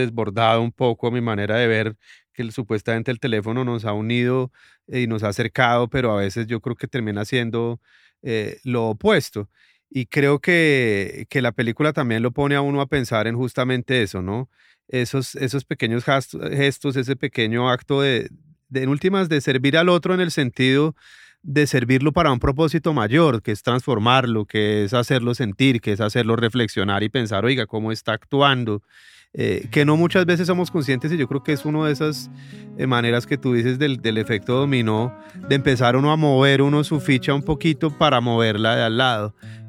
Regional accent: Bogotá, Bogotá D.C., Colombia; los que crecimos acá en Bogotá a finales de los 80s y principios de los 90s, pues que vivimos en la guerra

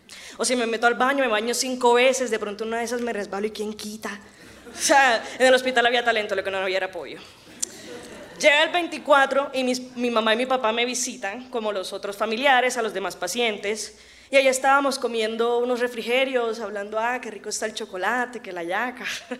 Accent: Cartagena, Bolívar, Colombia; now in Bogotá, Colombia; Porque yo soy de Cartagena y en Cartagena es obligatorio pasar Navidad y Año Nuevo con tu familia.

